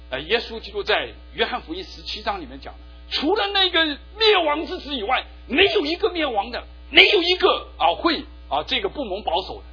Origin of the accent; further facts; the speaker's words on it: China; 我们中国人也有12